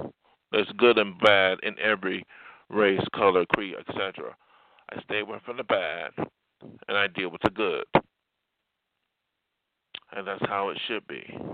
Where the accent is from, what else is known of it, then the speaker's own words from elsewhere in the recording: New York, United States; I come from New York State. Yes, I think a lot of people there, to a degree, are progressive.